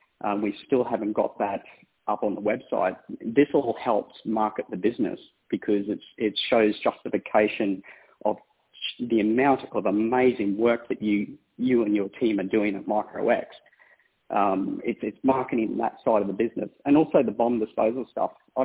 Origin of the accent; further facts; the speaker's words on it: Australia; It's very humbling as an Aussie and ex-engineer to see what you all have achieved so far.